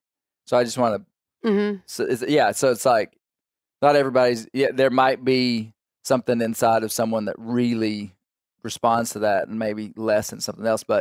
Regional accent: Kentucky, United States; Do they just keep sending a guy from another state? I'm from Kentucky.

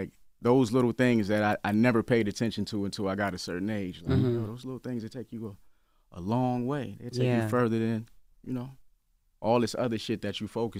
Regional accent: South Carolina, United States; It's a lot of people that still don't know I'm from South Carolina, even though I waved the flag so heavily.

